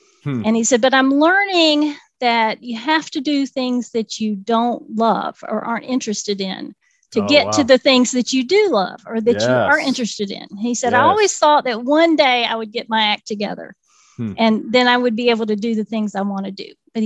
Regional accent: Georgia, United States; I'm from South Georgia. I've moved to North Georgia

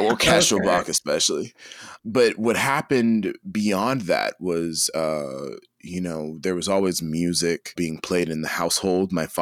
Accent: Peachtree City, Georgia, United States; also born or lived in Atlanta; But where I kind of began was in Peachtree City, Georgia. That's where I grew up. I was born in Atlanta. My parents moved down to Peachtree City when I was about 1.5.

